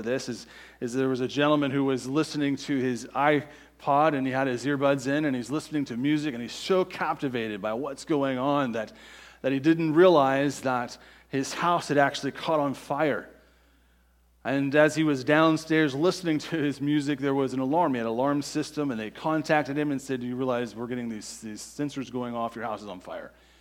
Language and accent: English; United States; I know, because I'm an American and I'm human, right?